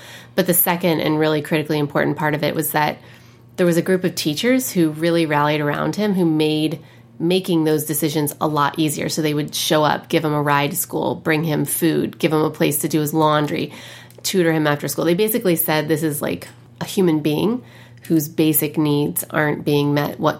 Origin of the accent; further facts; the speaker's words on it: Indiana, United States; And where I grew up in Indiana, that wasn't your traditional high school gossip.